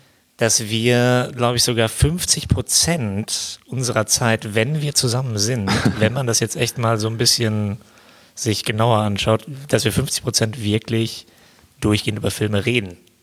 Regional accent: Cologne, North Rhine-Westphalia, Germany; Wir kommen aus Köln.

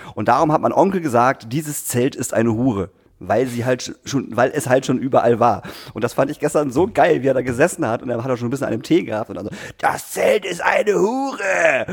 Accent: Emsbüren, Lower Saxony, Germany; Also aus Emsbüren, wo ich herkomme

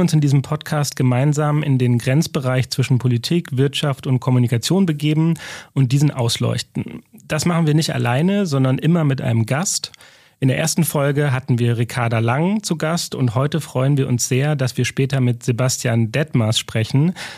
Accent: Dortmund, North Rhine-Westphalia, Germany; das sage ich als Dortmunder

